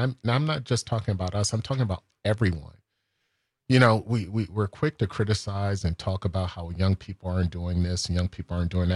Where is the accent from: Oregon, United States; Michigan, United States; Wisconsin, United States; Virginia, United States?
Wisconsin, United States; Milwaukee; also born or lived in Boston / New York; but I'm here because this is my hometown, and I want to see it do well, just like you do.